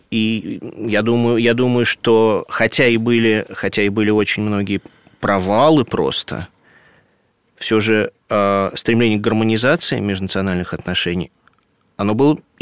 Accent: Moscow, Russia; Вот я, так же, как и вы, москвич

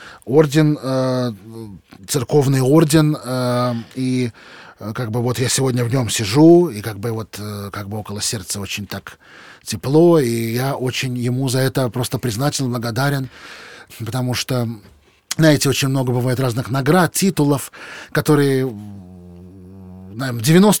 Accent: Moscow, Russia; born there; я родился в Москве, проехал и объездил всю Россию.

